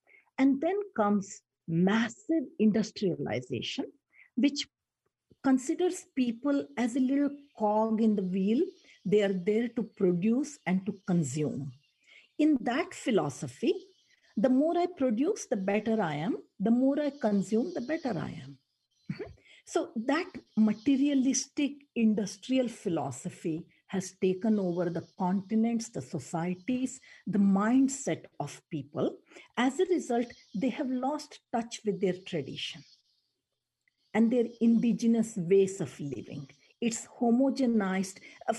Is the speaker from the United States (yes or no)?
no; India; So what I saw growing up in India, actually not in a tiny village, I was in an industrialized township, growing in a city which had, you know, universities, colleges, medical schools, hospitals, running water, electricity, you know, all the modern comforts.